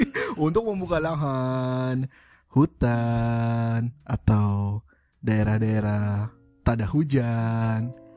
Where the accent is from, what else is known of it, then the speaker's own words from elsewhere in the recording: Jakarta, Indonesia; karena saya orang Jakarta juga.